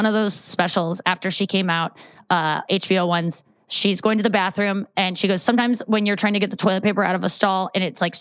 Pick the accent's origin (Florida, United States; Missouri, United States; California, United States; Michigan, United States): Missouri, United States; St. Louis; Cause I grew up in St. Louis. I didn't know any Jewish people.